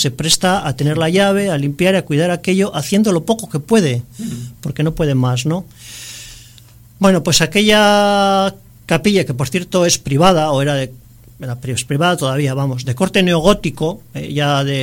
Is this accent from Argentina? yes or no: no; Bilbao, Basque Country, Spain; born there; y que conste que yo nací en Bilbao